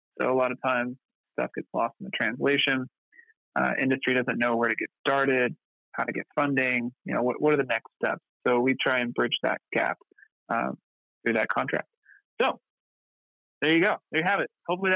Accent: Oklahoma, United States; now in Colorado Springs, United States; So like you said, I'm here in Colorado Springs. What first brought me out was the Air Force Academy. I came from Oklahoma and just really enjoyed the mountains.

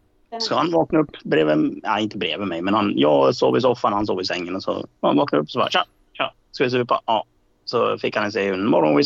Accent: Dalarna County, Sweden; Jag har ju varit hemma i Dalarna.

